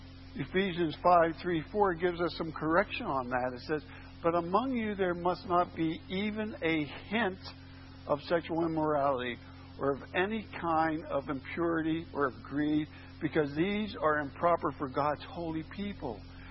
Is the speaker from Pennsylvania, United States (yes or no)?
yes; Pittsburgh, Pennsylvania, United States; I mean, I come from Pittsburgh where there's bumper-to-bumper traffic.